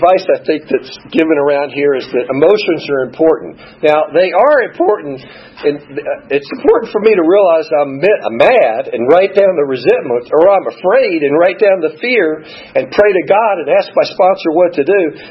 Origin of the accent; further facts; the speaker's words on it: Greenville, United States; I've started to be able to enjoy my normie friends that I grew up with in Greenville.